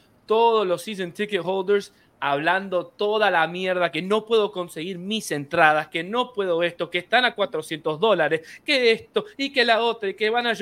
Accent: Uruguay; Yo, como soy uruguayo, entiendo mucho de la calculadora

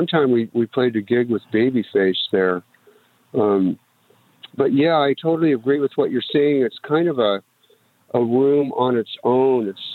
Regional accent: Los Angeles, California, United States; also born or lived in Oregon; now in Las Vegas, United States; It started out basically my wife and I grew up in Los Angeles, And then we spent some time in Oregon.

